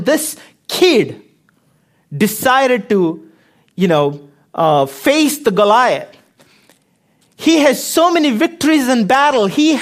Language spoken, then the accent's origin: English; India; growing up in India, the church we grew up in, like the denomination, we gave a little bit of, little too much importance to the book of Psalms.